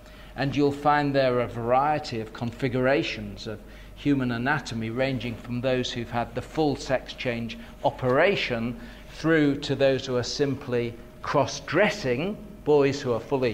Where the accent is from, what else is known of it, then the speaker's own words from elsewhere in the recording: Bristol, South West England, United Kingdom; Here we have a main street of Bristol, my hometown.